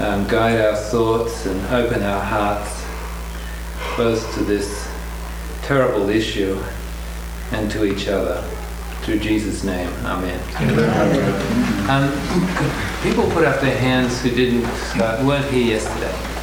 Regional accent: Australia; moved away as an adult; now in Seattle, United States; And I'm a psychoanalyst from Seattle, and I teach at the University of Washington. And you can probably hear I'm from Australia, but I'm a 25-year resident alien. And I'm about to become a citizen, actually.

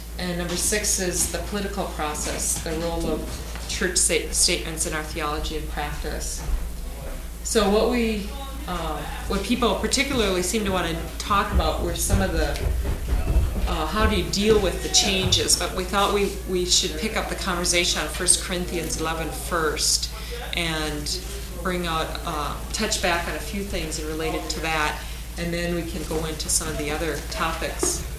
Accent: Camrose, Alberta, Canada; And we're from Camrose, Alberta.

